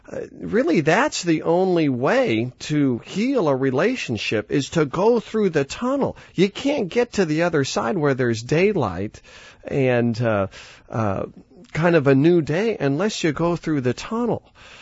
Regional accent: Denver, Colorado, United States; I was born and raised in Denver, so we love to go through tunnels.

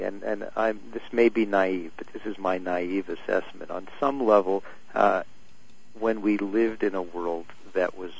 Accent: United States; But I think it's the right law as an American, because we are governed by our Constitution

